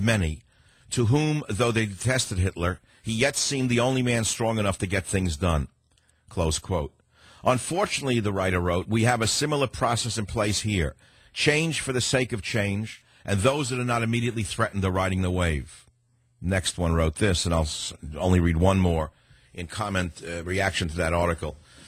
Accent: Bronx, New York, United States; I was a kid from the Bronx. We had no guns. No one in the family ever shot one, so far as I knew.

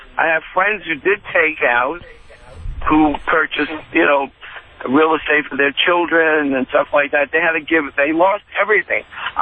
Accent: Brooklyn, New York, United States; moved away as an adult; I grew up in Brooklyn, and I live in New Jersey since I'm 20.

